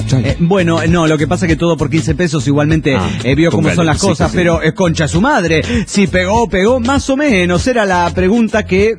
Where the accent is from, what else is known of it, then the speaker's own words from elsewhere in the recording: Juliaca, Puno, Peru; Soy el bohemio de Juliaca, Perú.